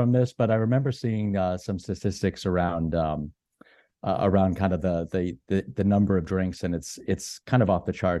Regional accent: Massachusetts, United States; My home state of Massachusetts was number one or number 50

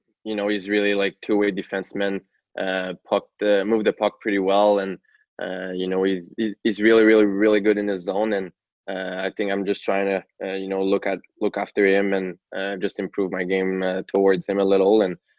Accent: Montreal, Quebec, Canada; Yeah. So my brother and I grew up in North Montreal. In Rosemont as well.

